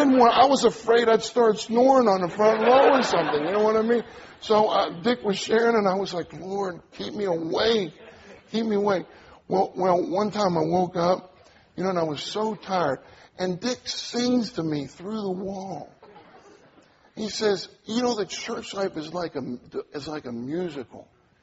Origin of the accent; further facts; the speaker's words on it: Pittsburgh, Pennsylvania, United States; I come from Pittsburgh too. We're from the same area.